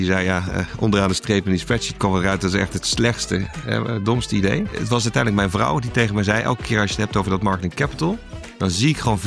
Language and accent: Dutch; Breda, North Brabant, Netherlands; Ik ben opgegroeid in Breda.